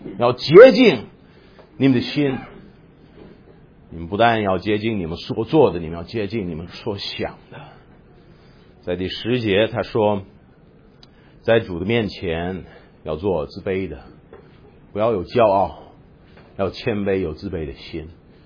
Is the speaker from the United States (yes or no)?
yes; Tennessee, United States; 上完这个我要回我老家，在田纳西那边要开始学这个工程师的这个专业